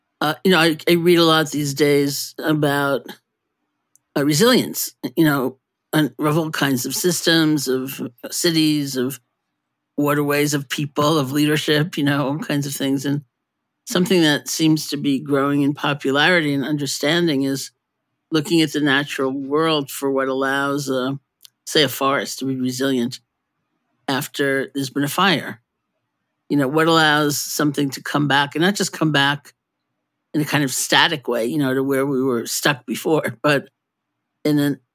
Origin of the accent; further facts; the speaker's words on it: New York City, New York, United States; I grew up in New York City too.